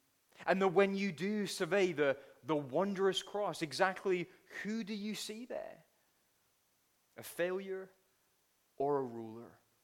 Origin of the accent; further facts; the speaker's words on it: England, United Kingdom; So as English people do, we gave each other a sheepish nod and stood there awkwardly for 5 minutes in total silence.